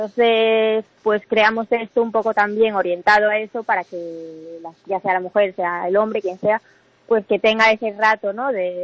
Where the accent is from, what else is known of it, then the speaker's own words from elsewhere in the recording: Ferrol, Galicia, Spain; yo soy de Ferrol, ¿eh? Ah, yo soy de Ferrol, mis socias de Miño.